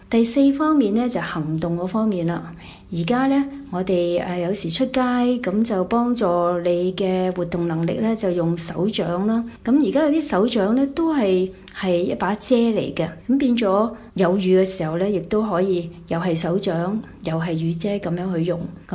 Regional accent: Hong Kong; 各位朋友大家好，我是香港的

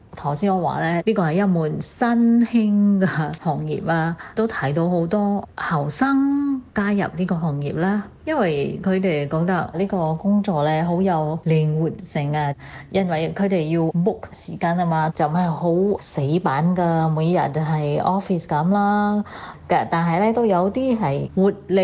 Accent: Singapore; 我是新加坡的

